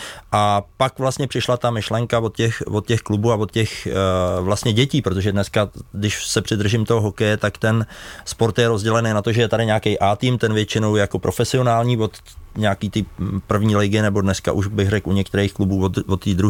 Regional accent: Vysočina Region, Czechia; protože odsud pocházím z Pelhřimovska

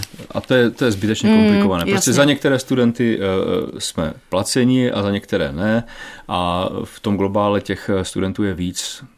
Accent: Březová nad Svitavou, Pardubice Region, Czechia; A vlastně svůj nejmladší, nebo dětství a mládí jsem prožil ve Březové nad Svitavou, což je kousek pod Svitavami. Ale, a to bych chtěl zdůraznit, jo? Nejsem tedy původně Brňák

